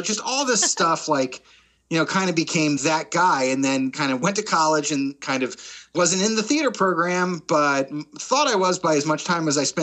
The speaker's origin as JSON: {"language": "English", "town": "Woodstown", "region": "New Jersey", "country": "United States", "tie": "born or raised there", "also_born_or_lived": "Rochester, New York", "said": "But then I actually grew up in southern New Jersey in Woodstown, like less than an hour away from Philly Comedy Sports."}